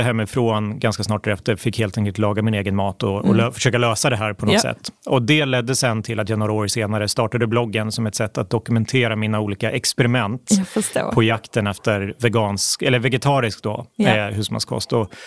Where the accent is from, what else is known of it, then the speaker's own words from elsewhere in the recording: Borlänge, Dalarna County, Sweden; jag är uppvuxen i Borlänge. Riktigt så här arbetarstad.